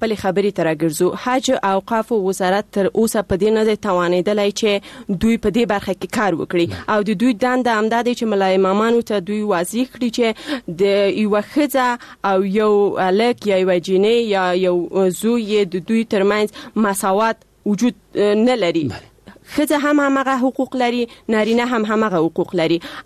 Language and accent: Pashto; Paktia, Afghanistan; زه د پکتیا د دسی یو ولسوالیم چې اصلا الته د انجونو لپاره هیڅ کوانځای نشته،